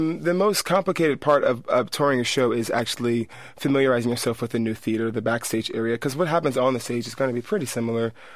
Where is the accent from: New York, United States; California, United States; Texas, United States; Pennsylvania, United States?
California, United States; San Francisco; I mean, I think so many people in my hometown have been wanting to see me on this new level, and I've been wanting to do the same, so it's pretty awesome to bring this music to this cultural city.